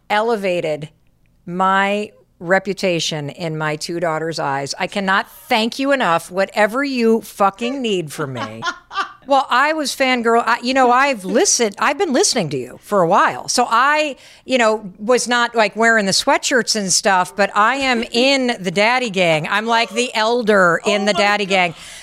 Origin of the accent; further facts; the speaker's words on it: Michigan, United States; So I grew up in Michigan and I went to Dartmouth.